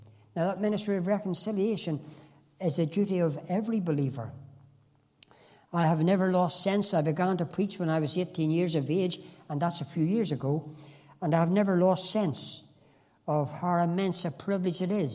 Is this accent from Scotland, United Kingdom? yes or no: no; Northern Ireland, United Kingdom; One of the choruses that we sang often when I was only a small boy growing up in the Shankill Church was this